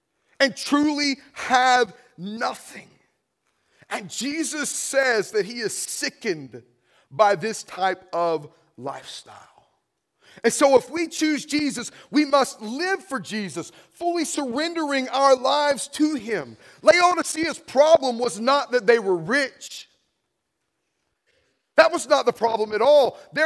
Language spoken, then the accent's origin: English; United States; And this is one of my greatest concerns for us as American Christians.